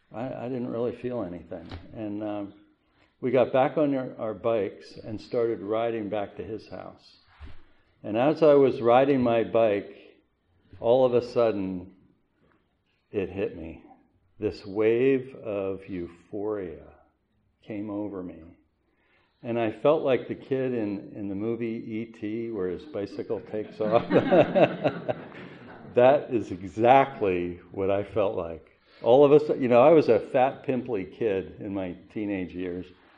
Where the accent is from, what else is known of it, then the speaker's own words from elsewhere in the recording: Doylestown, Pennsylvania, United States; I was born in Doylestown, Bucks County. I lived on a farm out back when there were farms outside of Doylestown.